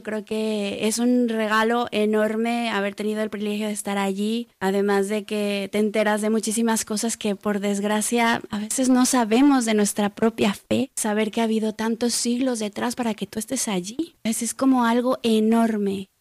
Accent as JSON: {"language": "Spanish", "town": "Zapopan", "region": "Jalisco", "country": "Mexico", "said": "que es de la ciudad de donde yo vengo, que se llama Zapopan"}